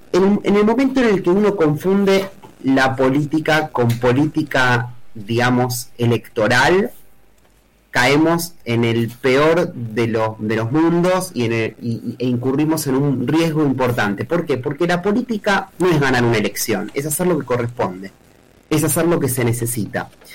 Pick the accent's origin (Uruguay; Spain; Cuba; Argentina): Argentina; te diría que es el desafío más complejo que como argentinos y argentinas tenemos que enfrentar